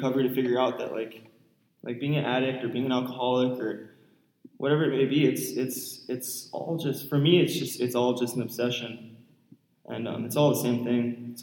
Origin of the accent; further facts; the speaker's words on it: Honolulu, Hawaii, United States; Like I said before, I'm from Honolulu, Hawaii.